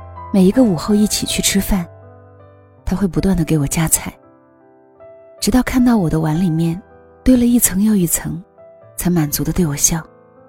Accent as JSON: {"language": "Chinese", "region": "Northwest China", "country": "China", "tie": "born or raised there", "said": "我从小是在西北的一座小城中长大，这座城市很孤独，很空旷。"}